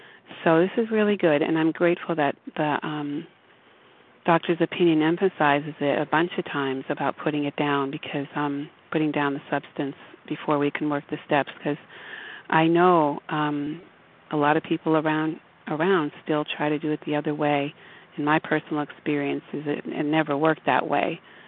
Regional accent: Florida, United States; I'm from Florida

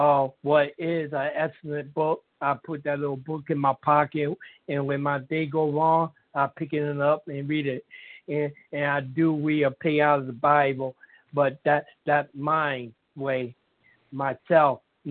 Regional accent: Hartford, Connecticut, United States; I'm from Hartford, Connecticut.

